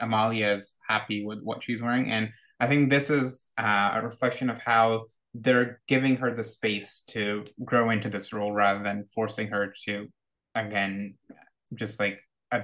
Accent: Canada; I'm Canadian, we have a monarchy and not really that discussed. And then I live on the West Coast

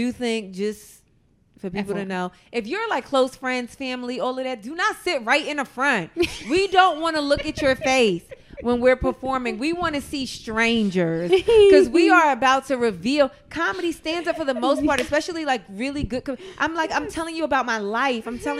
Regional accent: New York City, New York, United States; I'm a New Yorker, but also the South has really strong church ties

